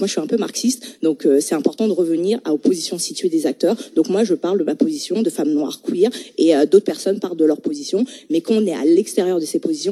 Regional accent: Haiti; Je n'ai pas la même vie en tant que haïtienne

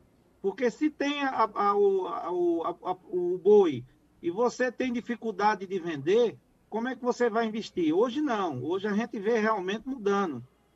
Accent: Pernambuco, Brazil; Eu fiz uma indústria frigorífica em Pernambuco, porque sou pernambucano, né?

